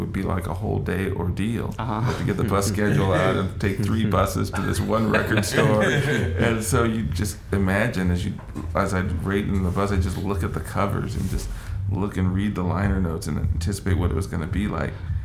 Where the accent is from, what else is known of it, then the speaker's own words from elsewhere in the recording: Denver, Colorado, United States; I'm from Denver, and so I think that the first albums I bought, I'm sure, were 1977.